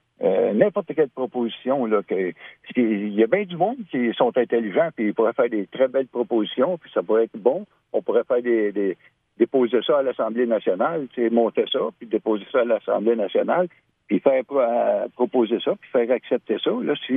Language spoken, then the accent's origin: French; Saint-Philippe, Quebec, Canada; Moi, je suis originaire de Saint-Philippe-de-Prairie.